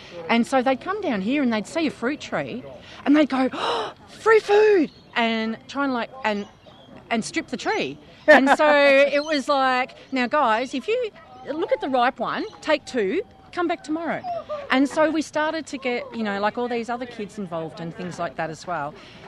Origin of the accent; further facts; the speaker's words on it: Carlton, Victoria, Australia; I grew up in Carlton and single parent, no car